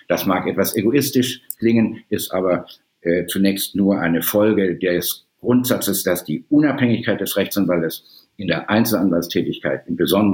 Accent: Baden-Württemberg, Germany; now in Hamburg, Germany; bin ich dann zurückgekehrt, aber nicht nach Südbaden, wo ich herstamme, sondern nach Hamburg und habe mir hier mein Berufsleben aufgebaut.

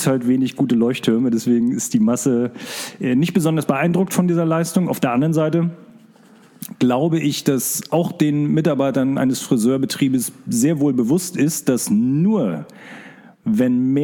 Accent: Mecklenburg-Vorpommern, Germany; Ich komme ja aus Mecklenburg-Vorpommern.

